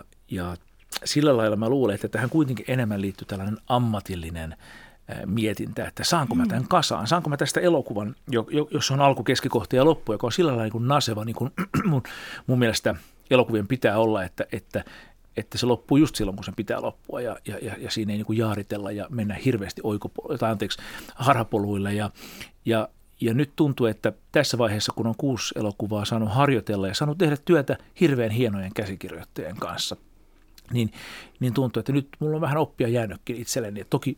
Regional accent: Porvoo, Uusimaa, Finland; tällaisesta keskiluokkaisesta porvolaiskodista, kun olin kotoisin alemman keskiluokan perheestä, missä äiti oli opettaja ja isä oli faktori

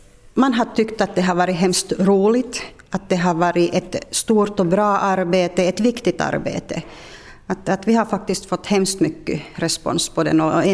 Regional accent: Loviisa, Uusimaa, Finland; Jag är uppvuxen i Lovisa, så det var ju lite annorlunda ändå än hur livet var på landet.

